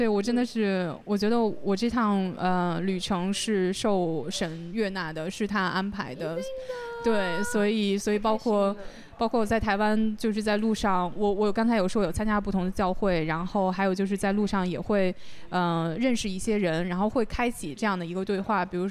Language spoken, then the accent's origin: Chinese; China; 我说我从大陆来